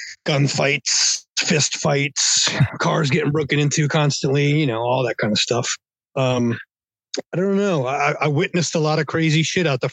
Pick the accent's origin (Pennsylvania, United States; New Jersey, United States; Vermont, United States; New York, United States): Pennsylvania, United States; Philadelphia; I was from Philadelphia, and there was already like, you know, five cool record shops in Philly.